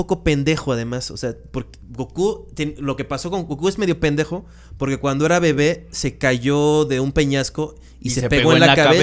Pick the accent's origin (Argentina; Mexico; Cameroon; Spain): Mexico; Acapulco, Guerrero; Sí, soy muy priista de Acapulco